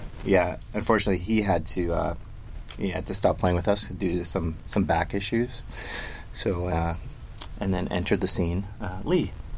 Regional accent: Saskatchewan, Canada; none of us grew up here. I'm originally from Saskatchewan

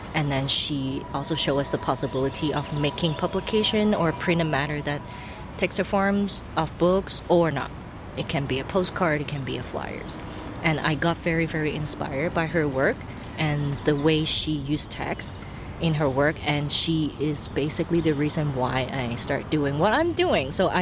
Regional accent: Hong Kong; And I was from Hong Kong, and then art in Hong Kong is not really a thing that get appreciated.

